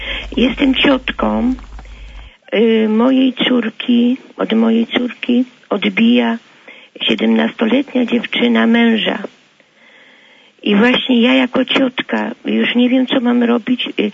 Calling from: Kraków, Lesser Poland, Poland; z Krakowa.

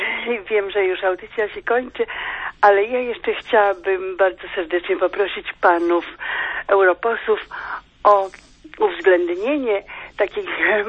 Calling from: Płock, Masovian Voivodeship, Poland; jestem, dzwonię z Płocka

